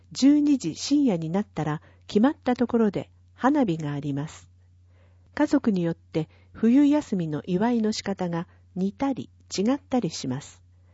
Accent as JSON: {"language": "Japanese", "region": "Nagano", "country": "Japan", "tie": "born or raised there", "said": "私が生まれ育った奥信濃と呼ばれる地域と諏訪では、本当に様々なことが違います。"}